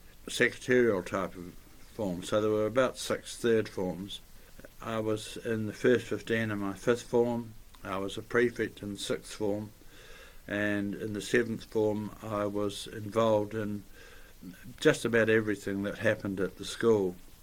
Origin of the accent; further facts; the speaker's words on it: Motueka, Tasman, New Zealand; also born or lived in Christchurch; I was born in Christchurch, along with a brother and a sister, and we shifted to Motueka, where my father was the accountant of the branch there.